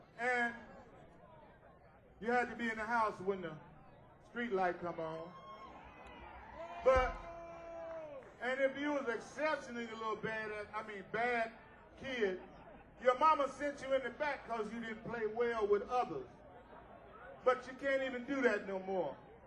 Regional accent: United States; I'm gonna tell you a little story right now about my hometown. A little place I grew up on called the Low End, 43rd and Wells.

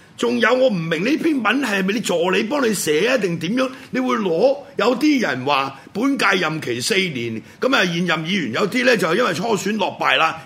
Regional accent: Hong Kong; 我哋香港人選出嚟嘅

